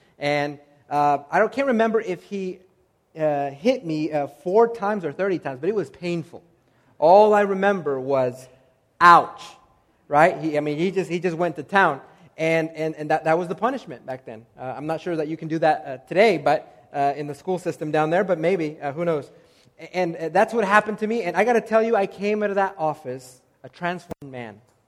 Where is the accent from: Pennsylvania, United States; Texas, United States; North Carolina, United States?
North Carolina, United States; I grew up in the South and in the state of North Carolina where they still paddled people in schools.